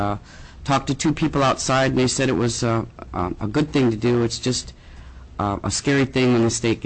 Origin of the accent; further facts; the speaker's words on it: Fairbanks, Alaska, United States; I'm from Fairbanks, Alaska, staying here in Juneau